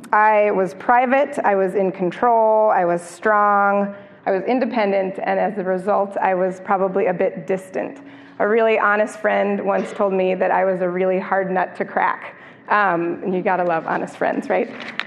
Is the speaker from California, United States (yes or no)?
no; Chicago, Illinois, United States; I'm from Chicago, as they said.